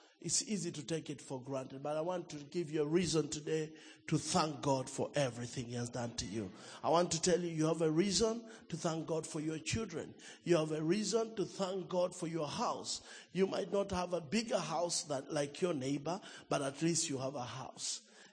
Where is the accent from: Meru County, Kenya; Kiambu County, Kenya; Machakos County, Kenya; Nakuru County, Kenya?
Nakuru County, Kenya; Nakuru; I'm from Nakuru, Kenya.